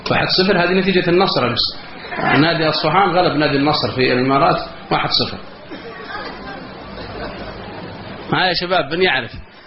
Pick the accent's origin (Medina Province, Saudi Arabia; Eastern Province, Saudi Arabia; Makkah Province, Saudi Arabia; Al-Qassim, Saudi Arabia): Al-Qassim, Saudi Arabia; أنت ذكرتني بواحد مصرقة عندنا بالقصيم